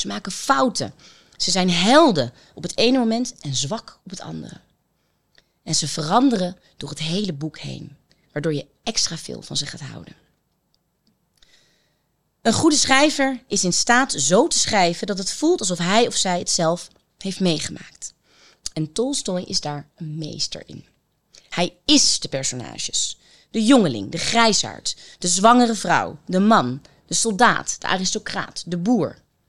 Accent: Netherlands; also born or lived in Senegal; Ik heb dan misschien wel een donkere huidskleur, maar ik ben opgegroeid in Nederland met een Nederlandse vader en een Zweeds-Finse moeder die mij de Scandinavische cultuur meegaf.

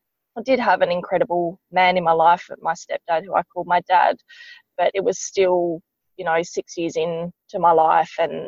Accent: Andamooka, South Australia, Australia; You know, I was actually free to go back to my hometown of Andamooka.

